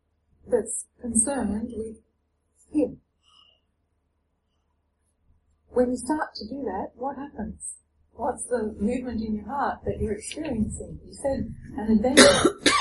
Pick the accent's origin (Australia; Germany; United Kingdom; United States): Australia